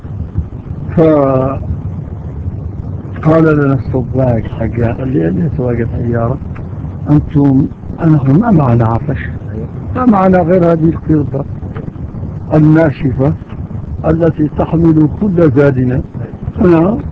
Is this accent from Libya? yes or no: yes; Libya; ما في جوازات عندنا جواز ليبيين نحن ليبيين